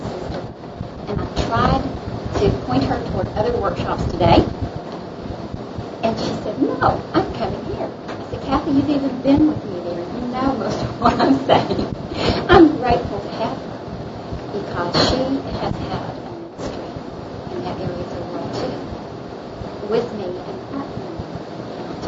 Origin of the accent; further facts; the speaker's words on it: Jacksonville, Texas, United States; But I'm from Jacksonville, Texas, in East Texas.